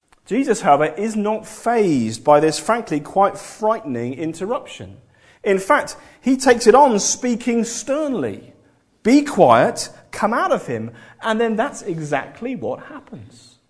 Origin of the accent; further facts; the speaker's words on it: England, United Kingdom; No one says anything, because we're all being English, you'll learn this.